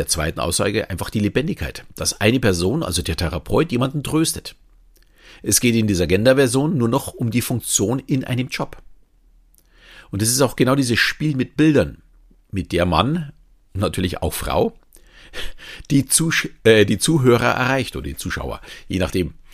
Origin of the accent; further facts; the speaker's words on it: Bavaria, Germany; Und wenn mir jemand sagt, ich bin Bayer, nehme ich dieses auch nicht als Beleidigung an.